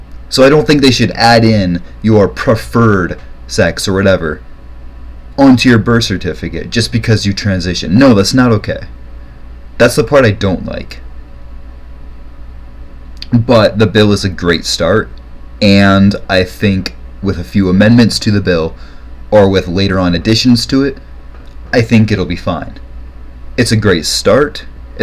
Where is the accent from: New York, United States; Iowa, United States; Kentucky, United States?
Iowa, United States; So in my home state of Iowa, there's also quite a few things that are going on.